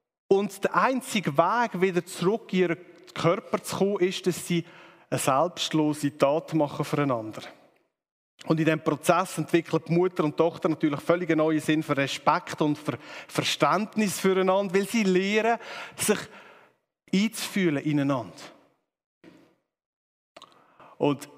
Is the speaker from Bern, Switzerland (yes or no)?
no; Aargau, Switzerland; Er hat ein ähnliches Schicksal wie ich, dass er nämlich als Aargauer im Kanton Zürich einen schweren Stand hat.